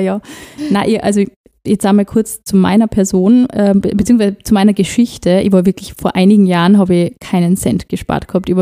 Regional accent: Upper Austria, Austria; ich bin aus Oberösterreich

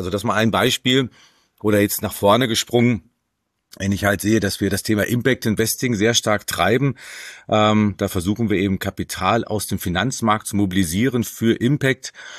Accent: North Rhine-Westphalia, Germany; born there; now in Berlin, Germany; Ich bin gebürtiger Sauerländer, jetzt aber in Berlin ansässig.

